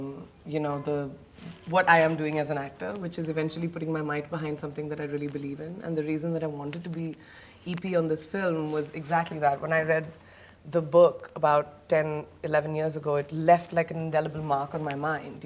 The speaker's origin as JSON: {"language": "English", "country": "India", "tie": "born or raised there", "said": "Like little things like that, growing up in India, like, when you read the book, you're just like, oh my God, I never think of it from this perspective."}